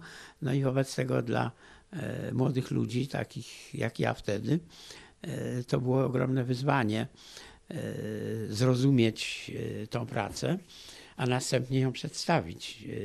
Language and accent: Polish; Warsaw, Masovian Voivodeship, Poland; born there; Wprawdzie urodziłem się w Warszawie, ale do Warszawy wróciłem dopiero później, po II wojnie światowej, na studia.